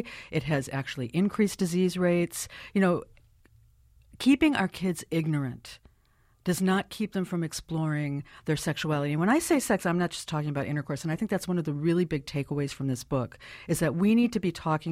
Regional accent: California, United States; I'm from California, and one of them is my state

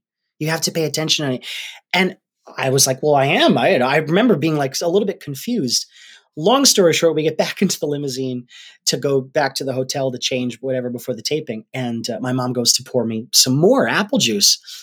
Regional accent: Rhode Island, United States; That we're from Rhode Island.

